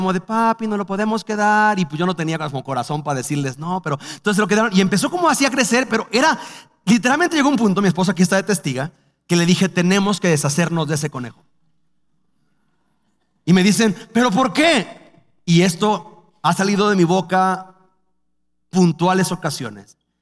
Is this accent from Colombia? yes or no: no; Cuernavaca, Morelos, Mexico; yo soy de Cuernavaca, yo vengo de Cuernavaca